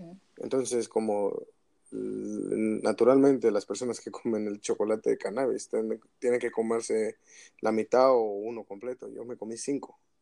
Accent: Mexico City, Mexico; now in United States; soy de la Ciudad de México, pero me radico en el estado de California

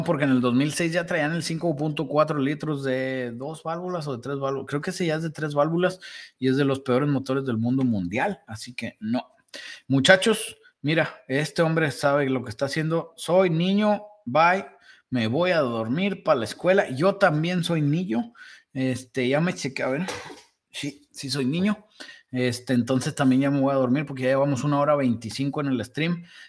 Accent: Mexico; now in United States; Soy más mexicano que un nopal, gordo, pero al mismo tiempo tengo descendencia de alemanes o ascendencia, no sé cómo se dice. O sea, mi tatara, ¿sabe qué abuelo era de Alemania?

